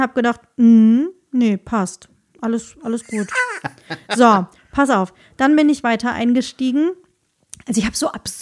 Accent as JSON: {"language": "German", "town": "Marburg", "region": "Hesse", "country": "Germany", "tie": "born or raised there", "said": "die haben ja gerade einen Film veröffentlicht, der in meiner Heimatstadt Marburg gedreht wurde und spielt."}